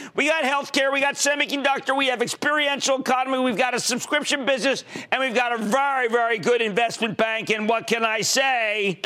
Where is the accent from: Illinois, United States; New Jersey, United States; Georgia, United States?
New Jersey, United States; Let's go to Bob in my home state of New Jersey.